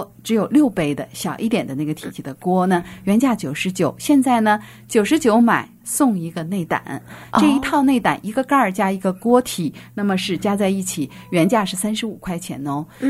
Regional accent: China; 其实我们中国人挺有意思的，我觉得中国人的肠胃明明是对牛奶啊不太适应

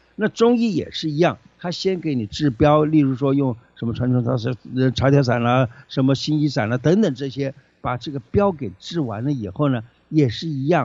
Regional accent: China; 所以你看，我们中国人啊，这个都很讲究

